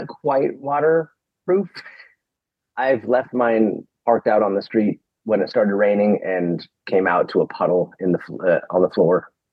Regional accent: Chatsworth, California, United States; I grew up in Chatsworth, in the valley.

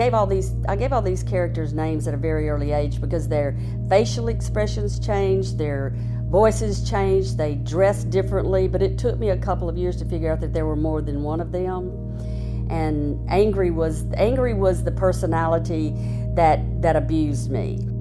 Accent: Jackson, Mississippi, United States; also born or lived in Natchez; I was born in Natchez, Mississippi. I grew up in Jackson, Mississippi, which is a southern town. I lived there for the first 50 years of my life.

